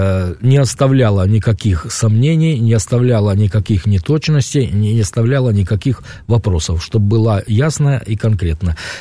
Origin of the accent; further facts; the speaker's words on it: Donbas, Ukraine; а я родом с Донбасса.